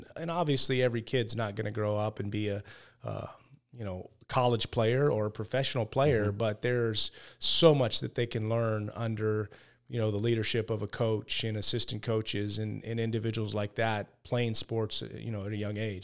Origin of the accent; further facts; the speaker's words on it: California, United States; I mean, I think as a kid, I just, you know, growing up in the Bay Area, we had some really successful San Francisco 49ers